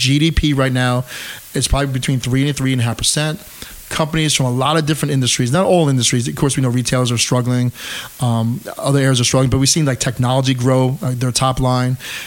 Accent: New York, United States; I grew up in Westchester County, actually not too far from Casey. I went to Hendrick Hudson High School.

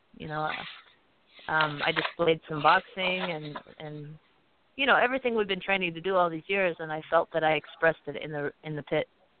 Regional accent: Las Vegas, Nevada, United States; And so I figured if I could get some activity and stay busy and here in my hometown in Las Vegas, that would be the best

